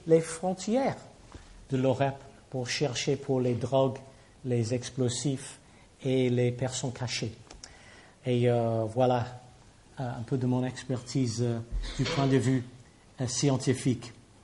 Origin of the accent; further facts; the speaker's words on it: Liverpool, North West England, United Kingdom; French is a second language; Je viens de Liverpool en Angleterre. Est-ce que vous avez entendu parler de Liverpool?